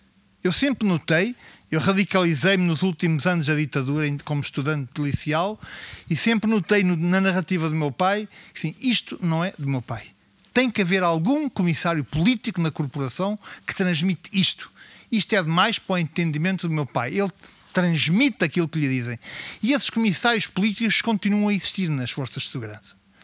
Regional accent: Lisbon, Portugal; eu sou de Lisboa, sou da Moraria, mas vivo aqui há muitos anos, meus pais eram daqui

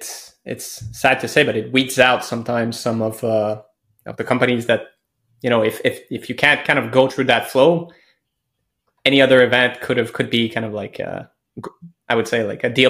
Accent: Quebec, Canada; in general, I will say I'm from Quebec.

